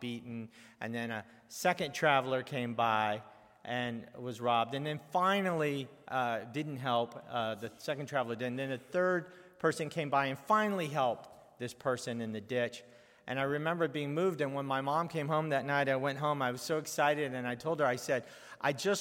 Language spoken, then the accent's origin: English; Georgia, United States; when I was a kid growing up in Georgia, there was a Mennonite family that moved in next door from Virginia